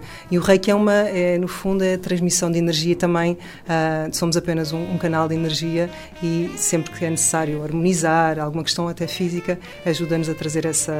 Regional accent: Lisbon, Portugal; Trabalhei 20 anos no mundo corporativo, em multinacionais e na zona de Lisboa, porque eu sou lisboeta.

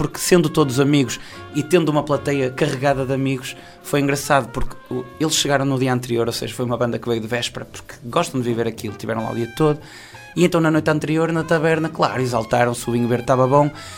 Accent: Norte, Portugal; Mas nós que somos minhotos e que nascemos neste caldo cultural que são os grupos folclóricos e as concertinas

